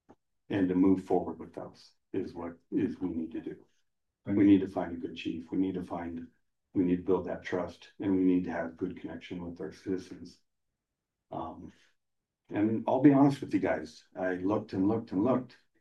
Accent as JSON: {"language": "English", "town": "Longmont", "region": "Colorado", "country": "United States", "tie": "born or raised there", "said": "I was born and raised in Longmont."}